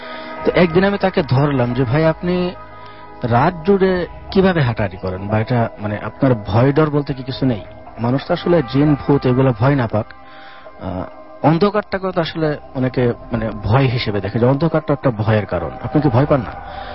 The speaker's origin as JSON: {"language": "Bangla", "town": "Melandaha", "region": "Mymensingh Division", "country": "Bangladesh", "lives_now": "Dhaka, Bangladesh", "said": "আমার জেলা হচ্ছে জামালপুর জেলা, মেলান্দহ থানা।"}